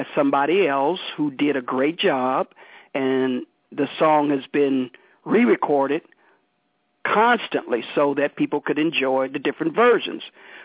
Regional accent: Chicago, Illinois, United States; Well, Chicago is rocking for me, my hometown.

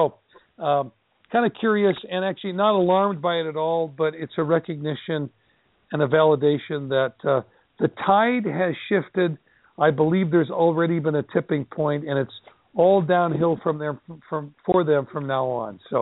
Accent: Edmonton, Alberta, Canada; Now, I grew up in Edmonton, Alberta, Canada, and my father was a terrific athlete and at one time was the Canadian national handball champion.

